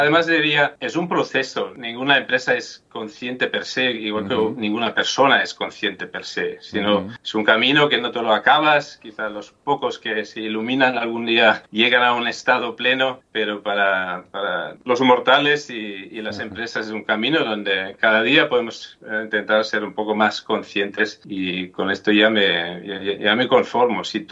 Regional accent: Germany; Spanish is a second language; De hecho, yo soy alemán

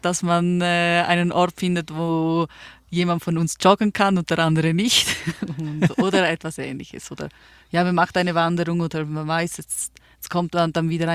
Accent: Italy; Ich bin Italienerin

